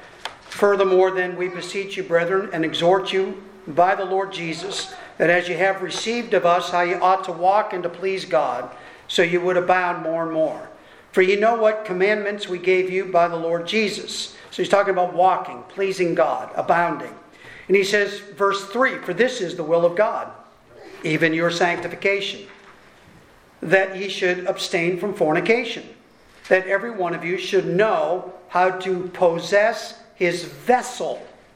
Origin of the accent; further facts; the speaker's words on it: Greenville, Maine, United States; It was 75 miles from me, and it was my hometown in Greenville, Maine.